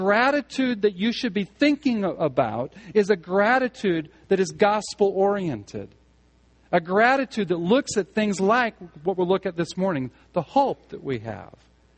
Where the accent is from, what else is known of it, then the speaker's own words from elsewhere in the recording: Omaha, Nebraska, United States; When I was a little kid, we grew up in Omaha.